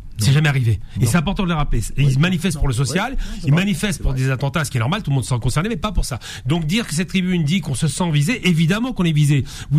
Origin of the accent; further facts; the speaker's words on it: France; On est Français, on est citoyens, ça arrête là.